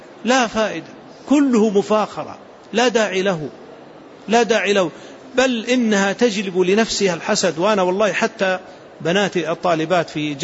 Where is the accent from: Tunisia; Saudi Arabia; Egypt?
Saudi Arabia; عندنا في المملكة العربية السعودية